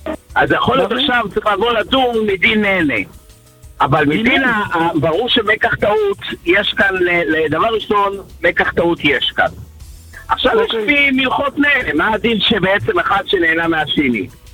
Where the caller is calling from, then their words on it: Jerusalem, Jerusalem District, Israel; אני מירושלים